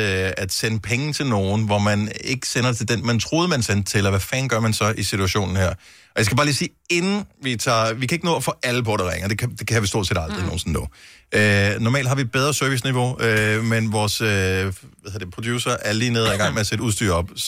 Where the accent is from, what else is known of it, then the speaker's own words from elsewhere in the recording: Esbjerg, Region of Southern Denmark, Denmark; born there; Lad os tage en tur til Esbjerg, min fødeby.